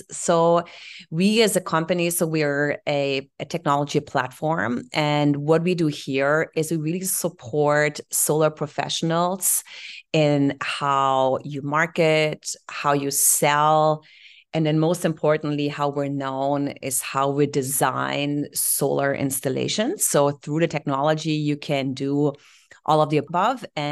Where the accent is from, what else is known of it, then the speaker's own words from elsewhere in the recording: Heidelberg, Baden-Württemberg, Germany; English is a second language; So I'm originally from Germany. So forgive my little grammatical or grammar mistakes here and there or my accent. So born in Heidelberg, started my career really at SAP, SAP AG, very big technology company in Germany.